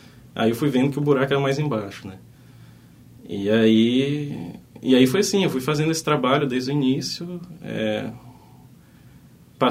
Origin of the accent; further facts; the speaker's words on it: Brasília, Federal District, Brazil; moved away as an adult; Sim, eu sou natural de Brasília, nascido e criado lá, vivi lá até meus 20 e poucos anos.